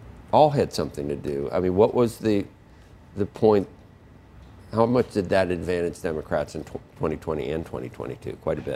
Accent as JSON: {"language": "English", "region": "Ohio", "country": "United States", "said": "from Ohio. That's Ohio's still red, sort of. I guess it's a reddish purple."}